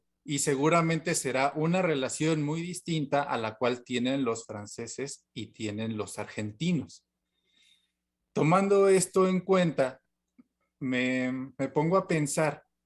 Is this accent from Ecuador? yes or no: no; Mexico; ¿cuál es el valor que nosotros como mexicanos le damos al conocimiento y le damos a las cosas en nuestra vida cotidiana?